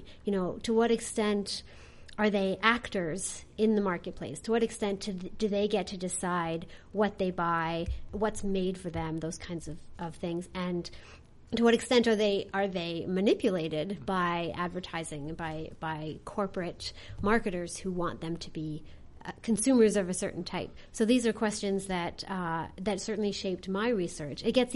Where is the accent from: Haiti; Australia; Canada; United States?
Canada; Milton, Ontario; I mean, I grew up in Milton